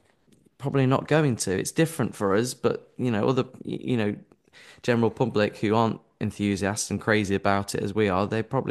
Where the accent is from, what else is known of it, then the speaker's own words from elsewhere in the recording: Derby, East Midlands, United Kingdom; also born or lived in Wales; I was from Derby originally, so Alton Towers was always my closest. But then living in Wales for 5 years